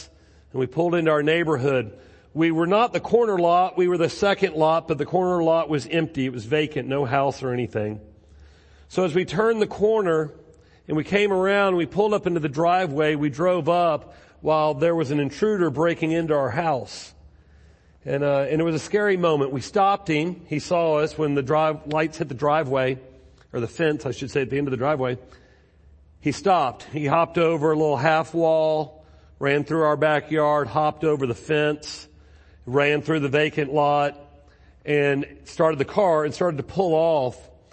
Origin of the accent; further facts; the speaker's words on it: Baton Rouge, Louisiana, United States; I am from Baton Rouge. Got a mom and a dad. I've got an older brother.